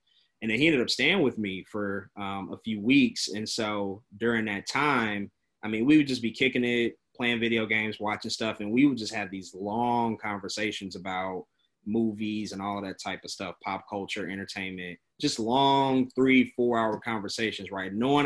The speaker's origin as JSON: {"language": "English", "town": "St. Louis", "region": "Missouri", "country": "United States", "tie": "born or raised there", "said": "Like I'm from St. Louis, born and raised."}